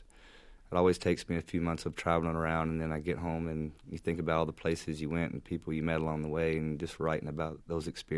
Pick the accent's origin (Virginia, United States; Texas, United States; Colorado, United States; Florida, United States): Texas, United States; also born or lived in New Mexico / California; now in Los Angeles, United States; I went out and I grew up around Texas and New Mexico and ended up out in California and kind of moved west